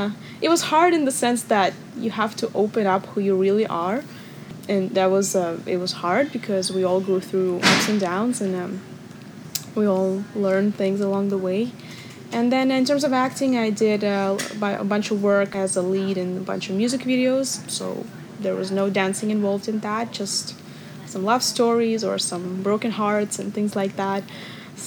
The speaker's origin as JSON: {"language": "English", "region": "Moscow", "country": "Russia", "said": "I'm from Moscow, Russia, and I'm of mixed Russian and Indian descent."}